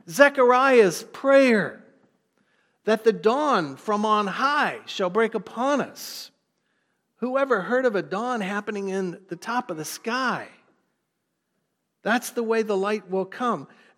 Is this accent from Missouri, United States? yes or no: yes; St. Louis, Missouri, United States; she hails from my hometown of St. Louis